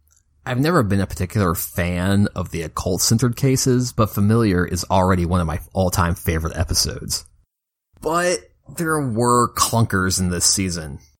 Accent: Kentucky, United States; It's somewhat personal because it's the first episode set in my home state of Kentucky

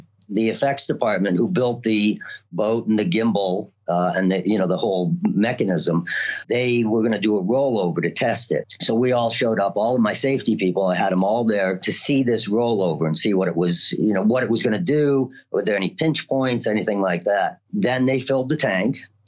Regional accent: East Coast, United States; I had started doing stunts in New York City, so I grew up on the East Coast

